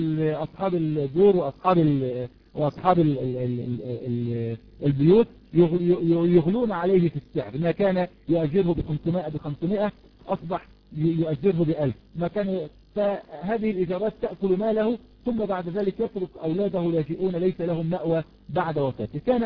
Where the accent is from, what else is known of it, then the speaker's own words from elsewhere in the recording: Egypt; يعني عندنا في مصر مثلا بعض الناس يكون معه المال